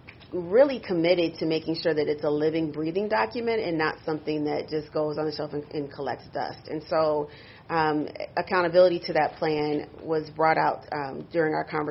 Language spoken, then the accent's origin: English; Grand Rapids, Michigan, United States; Trustee Scott is a diehard West Sider, and she has been pushing us